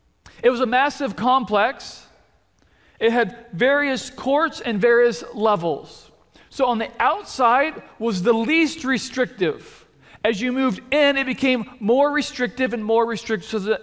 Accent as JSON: {"language": "English", "region": "Nebraska", "country": "United States", "tie": "born or raised there", "said": "I grew up in Nebraska. And I grew up in the 90s in Nebraska, which was like peak Nebraska football era."}